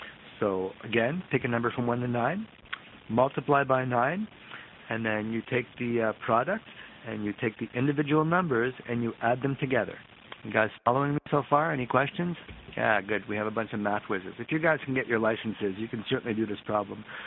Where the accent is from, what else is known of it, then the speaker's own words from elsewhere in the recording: Canada; I want you guys to take Canada, of course, because I'm from Canada.